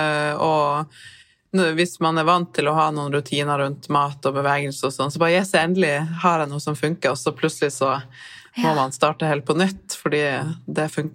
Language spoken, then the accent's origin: Norwegian; Tromsø, Troms, Norway; moved away; og opprinnelig fra Tromsø. Og har bodd veldig lenge borte fra Tromsø, så derfor dialekten min litt utvasket, men med en gang jeg møter en annen nordlending, så blir jeg veldig nordlending.